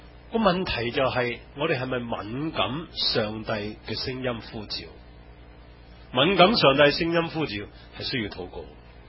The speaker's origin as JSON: {"language": "Cantonese", "region": "Guangdong", "country": "China", "said": "揾都揾翻我个广东人啊嘛"}